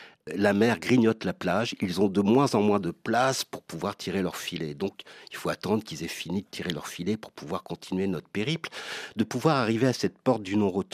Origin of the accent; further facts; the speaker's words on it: Le Havre, Normandy, France; born there; La fibre rock, elle est relative à mon lieu de naissance. Je suis né au Havre, en France, hein, sur la côte ouest. Je suis West Coast. Et au Havre, on a une vraie culture rock.